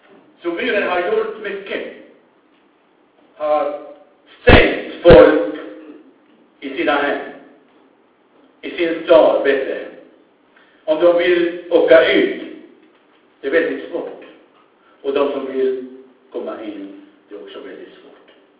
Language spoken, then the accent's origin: Swedish; Lebanon; Swedish is a second language; När de visste att jag var libanes och kunde språket, arabiska språket